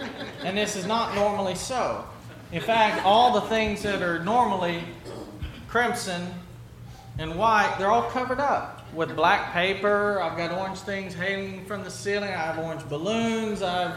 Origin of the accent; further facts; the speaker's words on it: United States; yes, I'm an American